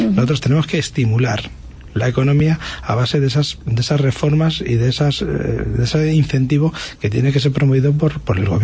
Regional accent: Toledo, Castilla-La Mancha, Spain; como castellano-manchegos, como toledanos, como ribereños de uno de los ríos más importantes de este país

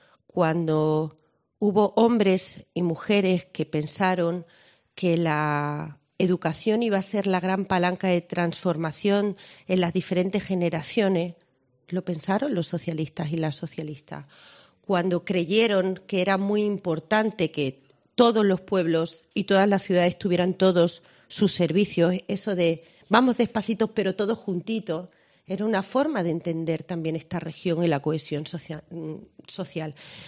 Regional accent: Extremadura, Spain; Me siento una hija de Extremadura y, por lo tanto, para mí, lo decía, soy hija de esta tierra.

